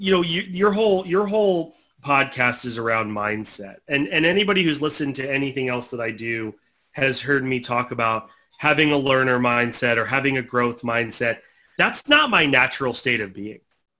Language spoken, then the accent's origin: English; Tampa, Florida, United States; moved away as an adult; Born and raised in Tampa, Florida. So I lived in Tampa, Florida from birth until I graduated college. And then I struck out and moved to the Midwest.